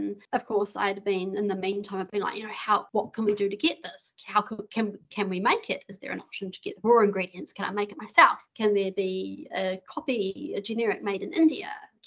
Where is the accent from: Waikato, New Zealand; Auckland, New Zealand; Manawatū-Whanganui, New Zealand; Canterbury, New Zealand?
Auckland, New Zealand; Papakura; So I'm from Auckland. I grew up in Papakura, so South Auckland.